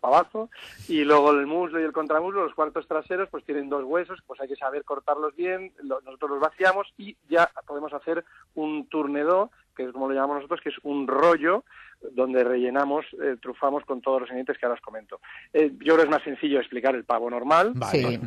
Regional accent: San Sebastián, Basque Country, Spain; El único español soy yo y yo soy de Donosti

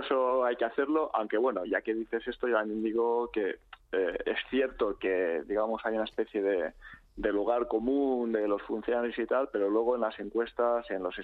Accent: Catalonia, Spain; Ya sabes que yo soy catalán y aquí siempre hemos tenido el problema contrario, ¿no?

